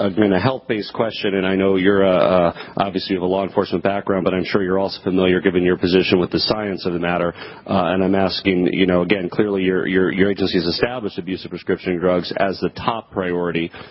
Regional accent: Colorado, United States; Well, in many states, including my home state of Colorado, we have a legalized and regulated regime of medical marijuana

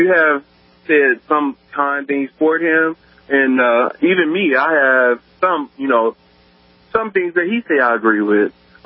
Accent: Alabama, United States; Like, I'm from Alabama.

